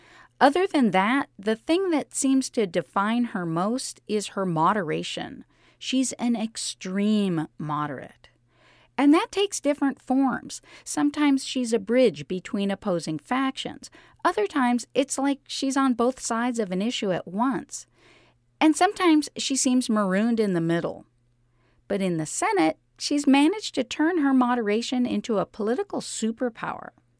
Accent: Anchorage, Alaska, United States; I work in D.C. as the Washington correspondent for Alaska Public Media, but I grew up in Anchorage, and I worked as a journalist there.

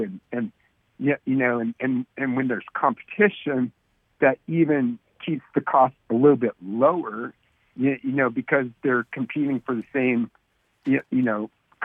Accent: Seward, Alaska, United States; I grew up in Seward, Alaska

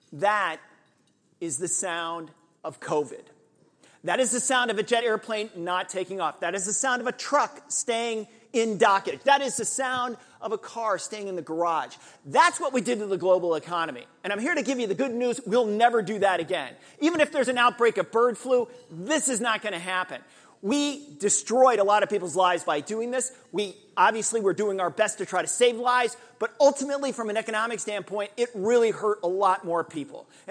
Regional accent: United States; But then, being American, we overdid it.

